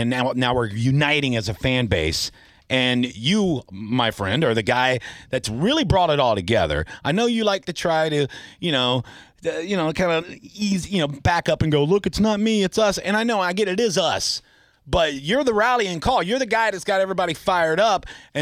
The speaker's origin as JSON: {"language": "English", "town": "Tampa", "region": "Florida", "country": "United States", "tie": "born or raised there"}